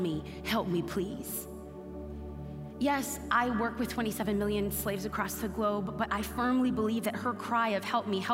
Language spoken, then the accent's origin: English; East Los Angeles, California, United States; I dare a clown to come get me. I'm from East LA. I don't mess.